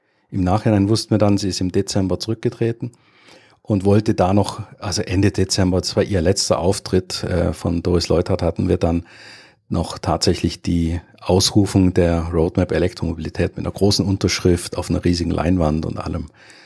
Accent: Germany; now in Switzerland; Wie man meinen Akzent anhört, komme ich ursprünglich aus Deutschland, lebe aber seit über 20 Jahren in der Schweiz

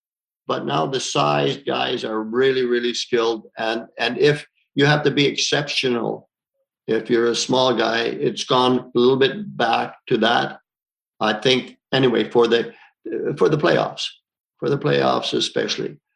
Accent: Ontario, Canada; Well, I grew up in a small town, 2,200 people in northern Ontario, and at least half of them were Italians.

